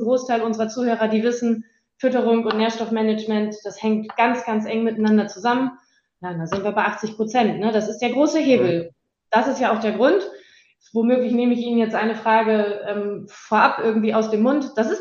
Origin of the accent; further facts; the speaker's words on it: Vechta, Lower Saxony, Germany; Ich komme aus Vechta, also ich komme aus dem Silicon Valley der Landwirtschaft, ne? So nennen wir das ja. Hier ja gerne. Ja. Bin auch mit einem Landwirt verheiratet